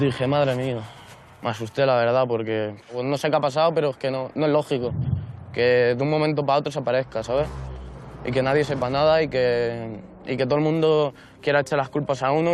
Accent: Lleida, Catalonia, Spain; Tengo 20 años, soy de Lleida.

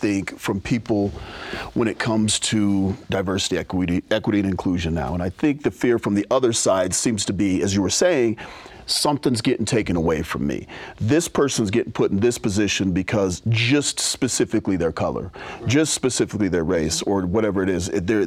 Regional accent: Salt Lake City, Utah, United States; So I grew up here in Utah. I grew up in Sugar House. And, you know, when we moved here in 1986, it was like I would be the only Black guy everywhere.

